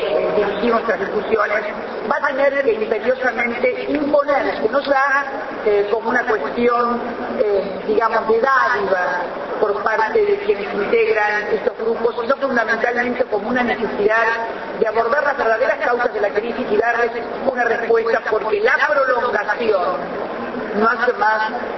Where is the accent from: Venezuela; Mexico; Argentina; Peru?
Argentina; Residen en mi país uruguayos, paraguayos, bolivianos